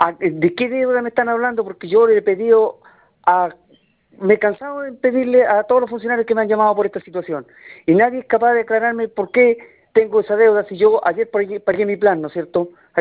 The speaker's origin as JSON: {"language": "Spanish", "town": "Linares", "region": "Maule", "country": "Chile", "said": "acá en Linares, porque yo soy de Linares."}